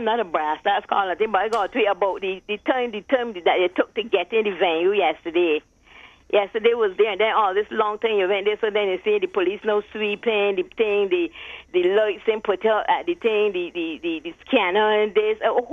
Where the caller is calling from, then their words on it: Christchurch, Canterbury, New Zealand; I'm calling from Christchurch.